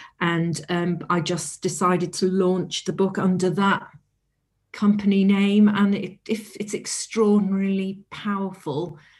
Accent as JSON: {"language": "English", "region": "Wales", "country": "United Kingdom", "tie": "born or raised there", "said": "I grew up in North Wales near the coast, although it wasn't a particularly beachy area."}